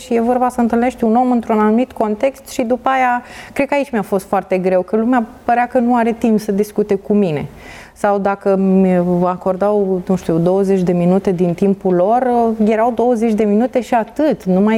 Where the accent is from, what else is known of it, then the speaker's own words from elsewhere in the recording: Bacău, Bacău County, Romania; now in Iași, Romania; eu vin din Bacău, unde în Bacău nu se întâmplă atât de multe lucruri și n-ai nici zone în care să petreci timpul liber.